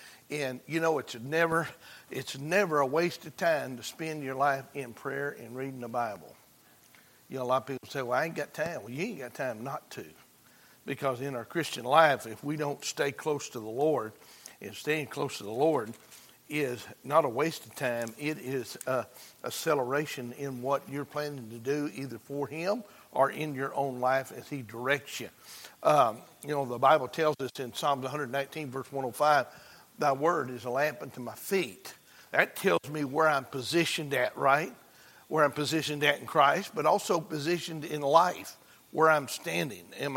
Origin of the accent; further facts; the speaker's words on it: Arkansas, United States; also born or lived in Shreveport; I wasn't born here, but I was raised in Arkansas. Let me put it that way. I was born in Shreveport, Louisiana.